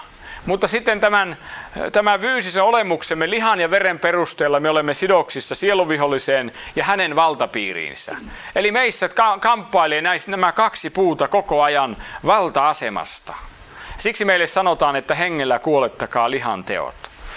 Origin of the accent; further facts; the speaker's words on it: Häme, Finland; Sitten mä oon Hämeestä vielä, niin te ymmärrätte, että se kestää aikaa, että pääsee uudessa ympäristössä aina niin kuin itse asiaan käsiksi.